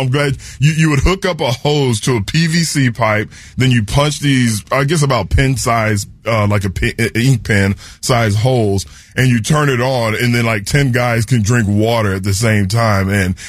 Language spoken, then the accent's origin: English; San Antonio, Texas, United States; look, I'm from Texas my entire life. Grew up in San Antonio, moved to Houston when I was 17, made it home, made it my home very early on.